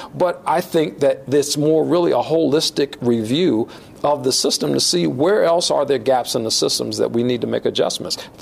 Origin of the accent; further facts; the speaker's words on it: District of Columbia, United States; It frustrates me as a citizen of the District of Columbia when I see that happening in my hometown.